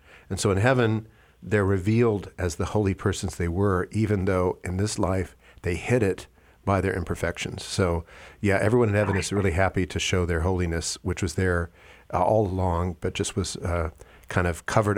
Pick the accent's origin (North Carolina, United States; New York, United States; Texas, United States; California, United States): California, United States; South Pasadena; Yeah, well, I grew up in LA County. I grew up in South Pasadena, so I'm from up there.